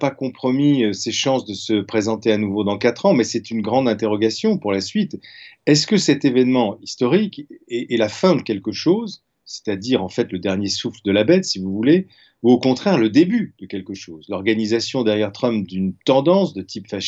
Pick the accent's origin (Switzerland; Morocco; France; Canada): France; Chez nous, en France, c'est le Conseil constitutionnel qui se prononce sur la régularité juridique d'une élection